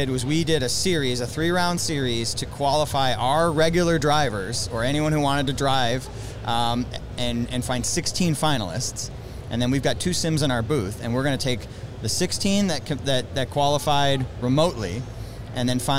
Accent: Chicago, Illinois, United States; So within our community also, we're from Chicago, right? What does it do in Chicago? It snows.

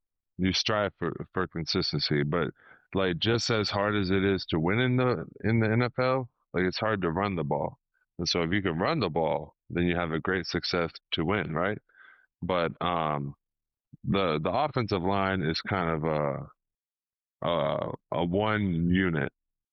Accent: Missouri, United States; Again, I'm from Missouri, so he was kind of the older male kind of influence in my life that I would see every day.

